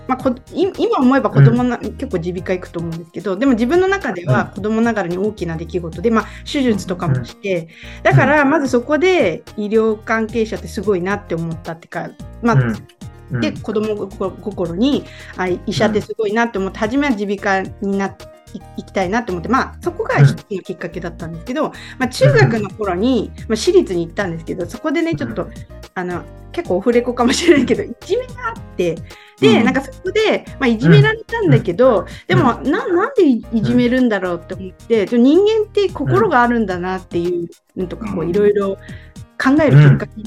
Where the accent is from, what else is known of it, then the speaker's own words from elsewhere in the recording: Ibaraki, Japan; 私、地元が茨城 県の、まあ、ちょっと田舎の市なんですけど、